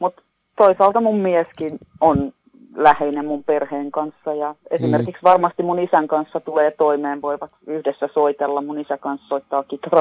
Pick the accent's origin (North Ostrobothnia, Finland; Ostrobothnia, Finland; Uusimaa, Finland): Uusimaa, Finland; Hyvinkää; moved away; also born or lived in Tampere; Mä oon alun perin Hyvinkäältä. Mä oon syntyisin Hyvinkäältä, mutta Tampere on viimeinen paikka, missä mä Suomessa asuin.